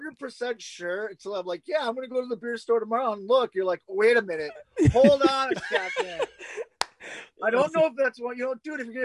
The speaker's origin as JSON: {"language": "English", "town": "Milwaukee", "region": "Wisconsin", "country": "United States", "said": "Yeah, remember, I'm from Milwaukee."}